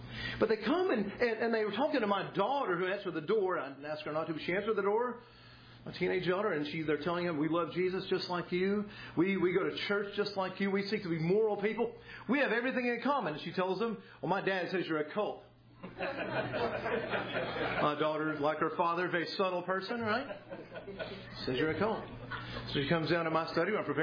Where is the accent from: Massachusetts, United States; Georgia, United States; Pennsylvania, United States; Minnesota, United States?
Georgia, United States; Now, my home county up in North Georgia has 3,000 people.